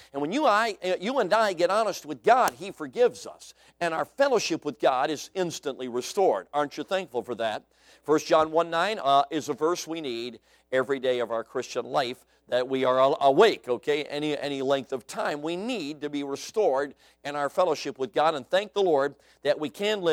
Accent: Chicago, Illinois, United States; also born or lived in South Carolina; now in Wisconsin, United States; But I grew up in Chicago. And then moved down to South Carolina for 14 years. 14 years. And then I moved back to Wisconsin.

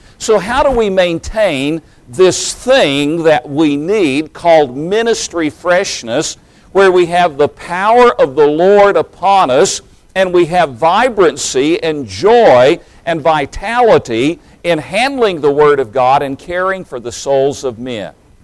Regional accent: Tennessee, United States; accent: Southern; I grew up in East Tennessee, and when I went to Bible college, I had a very, very, very strong Southern accent.

